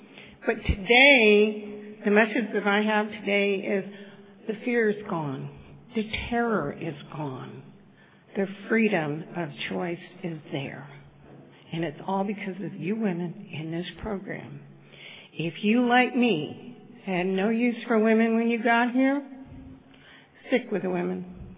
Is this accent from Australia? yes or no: no; Texas, United States; Born and raised in South Texas, got sober in San Diego, did a lot of partying in San Diego.